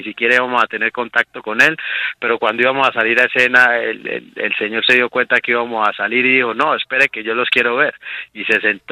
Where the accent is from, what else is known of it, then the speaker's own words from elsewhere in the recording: Antioquia, Colombia; Yo soy de Urabá, de Urabá antioqueño, y llegué a Medellín con la ilusión de trascender un poco en la música